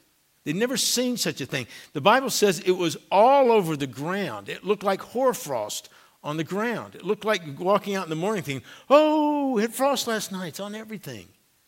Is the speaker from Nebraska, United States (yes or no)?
no; Tennessee, United States; also born or lived in Georgia / Alabama; I grew up in Tennessee and Georgia and Alabama and, you know, didn't do a lot with olive oil.